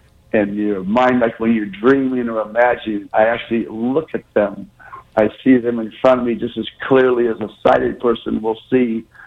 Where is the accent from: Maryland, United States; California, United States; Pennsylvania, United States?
California, United States; San Diego; I grew up in San Diego, California.